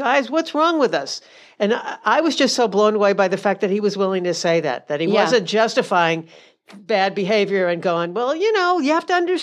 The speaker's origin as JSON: {"language": "English", "country": "United Kingdom", "said": "And I'm British."}